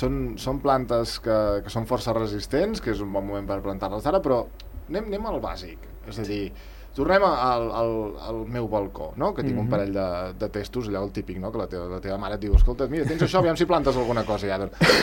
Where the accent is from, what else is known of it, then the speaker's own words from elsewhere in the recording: Catalonia, Spain; em surt la del meu poble que és Torratxa i potser no ens entenem del tot